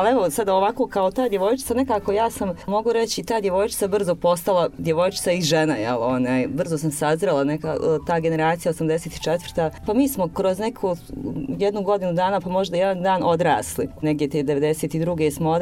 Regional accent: Brčko, Brčko District, Bosnia & Herzegovina; rođena sam u Brčkom, živim u Brčkom. Brčko je moj grad i uvijek je god da sam bila, otišla i tu sam se opet vratila i tu dišem.

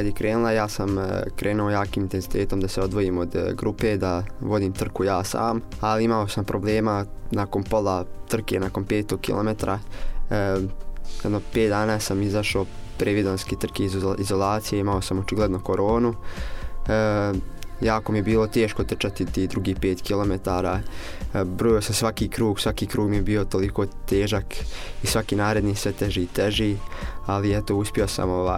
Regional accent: Bosnia & Herzegovina; inače kod nas u Bosni i Hercegovini se dosta pojavilo tih uličnih trka

